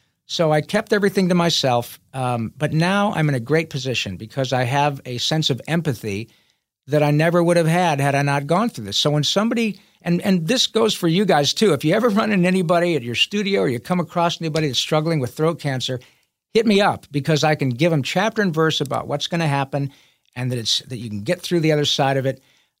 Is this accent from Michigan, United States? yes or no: yes; Michigan, United States; I grew up in Michigan, played hockey, and still go out and bang around with my buddies